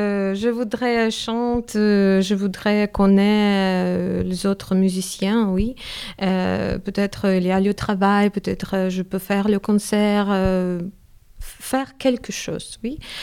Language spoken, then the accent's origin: French; Ukraine; French is a second language; je suis ukrainienne, je suis chanteuse lyrique.